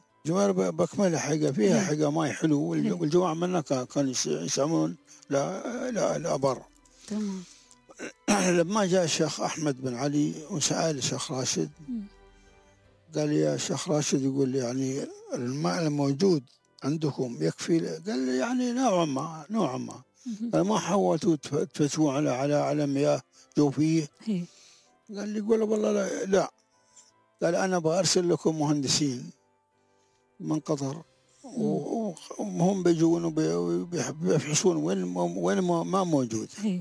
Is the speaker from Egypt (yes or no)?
no; Dubai, United Arab Emirates; born there; ترى موالد دبي، وبالأخص في منطقة الديرة، منطقة محمد عبيد البدور في دبي،